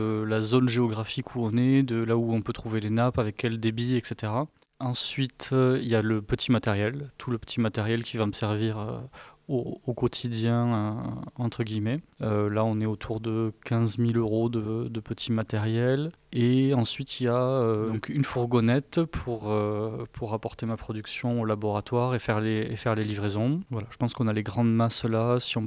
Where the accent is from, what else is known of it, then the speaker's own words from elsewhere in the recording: Occitanie, France; J'ai grandi dans la ferme familiale de mon grand-père dans l'Aveyron.